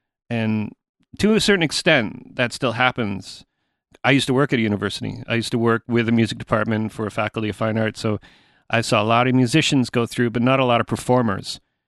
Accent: Canada; Well, being a Canadian musician

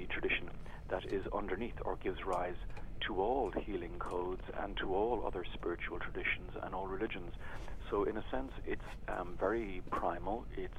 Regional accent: Ireland; We are Irish, so we draw hugely from our own native Irish tradition, which is, as you say, Celtic, but it's also pre-Celtic.

